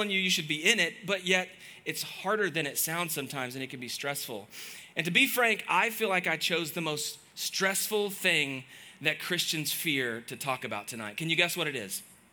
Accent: Waco, Texas, United States; I can remember I grew up in Waco, and I chased a Baylor girl around.

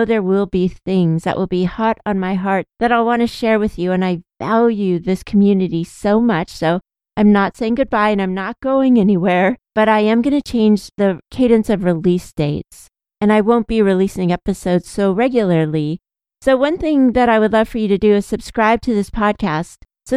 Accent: California, United States; I've opened the door so many times just to take pictures since I'm from California and it's still a novelty to me.

